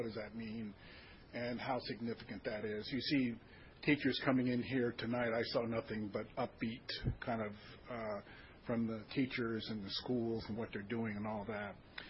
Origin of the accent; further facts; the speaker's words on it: Nikiski, Alaska, United States; I'm from Nikiski